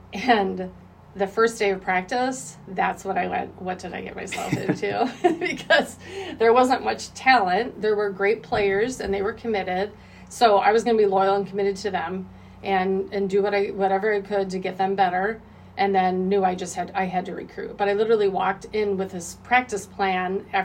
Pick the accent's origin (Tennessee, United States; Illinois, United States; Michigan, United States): Illinois, United States; Growing up in Illinois, I played for a high-level club team in that area, and there's a lot of talent.